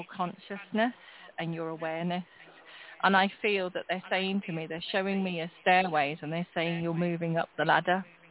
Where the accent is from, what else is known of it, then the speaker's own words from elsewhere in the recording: England, United Kingdom; I'm the English one.